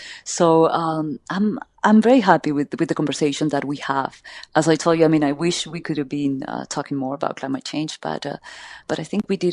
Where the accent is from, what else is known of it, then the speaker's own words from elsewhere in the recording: Peru; English is a second language; I am from Peru. I was born in Peru, so I am very close to the Amazon jungle and to nature, basically.